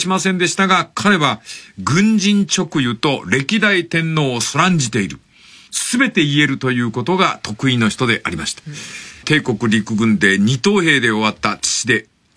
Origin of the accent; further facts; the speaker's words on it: Fukuoka, Japan; 1959年、博多の町外れの貧しい家、タバコ屋だった私の家であります